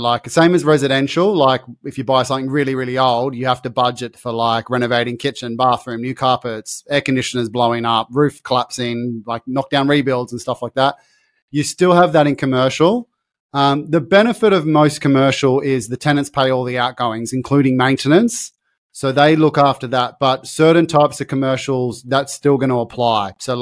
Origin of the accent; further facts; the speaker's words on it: Parramatta, New South Wales, Australia; Like where I grew up in Parramatta, you couldn't even find an office space.